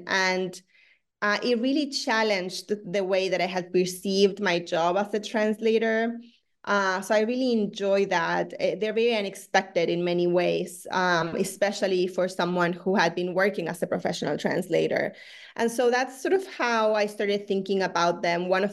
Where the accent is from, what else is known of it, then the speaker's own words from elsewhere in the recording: Buenos Aires, Argentina; English is a second language; I'm originally from Argentina. I was born and raised in Buenos Aires, and that's where I also studied translation.